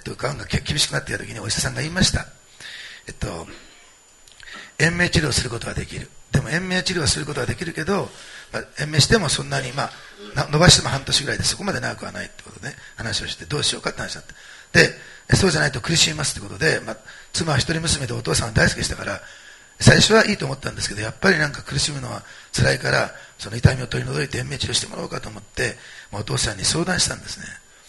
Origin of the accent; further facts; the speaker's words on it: Osaka, Japan; 大阪、私の実家なんで大阪で私の両親っていうか父も手伝ってくれて